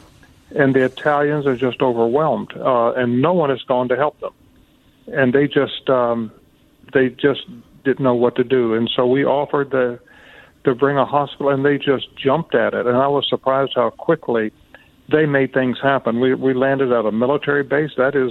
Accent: United States; not because I'm an American or my father was a famous evangelist.

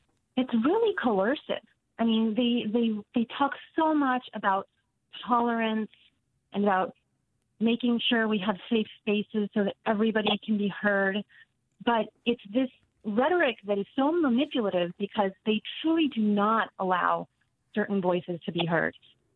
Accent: New Jersey, United States; In New Jersey, which is my home state, we have a pretty far left agenda now.

